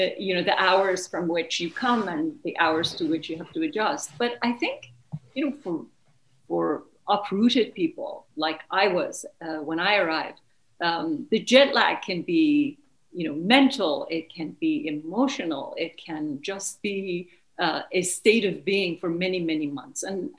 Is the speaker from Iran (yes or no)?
yes; Tehran, Tehran Province, Iran; moved away as an adult; I grew up in Tehran until and graduated high school. And immediately after I graduated, through a series of very dramatic events, my mother and I were able to leave for Europe, where we were refugees for about a year